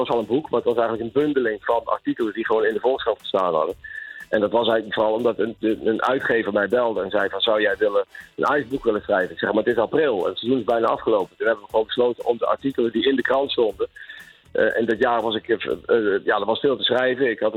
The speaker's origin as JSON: {"language": "Dutch", "region": "Limburg", "country": "Netherlands", "said": "ik kom uit Limburg en ik was daar van Fortuna Sittard."}